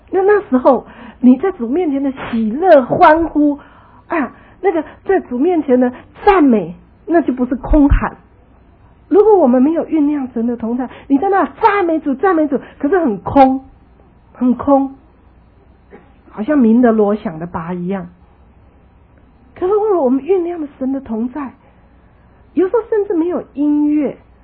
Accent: China; 我们中国人就知道说江山易改，本性难移哈

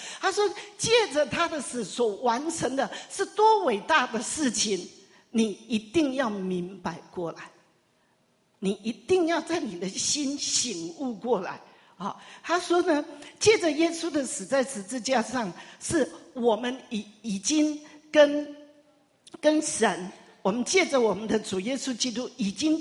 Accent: Taiwan; 就像我们台湾人

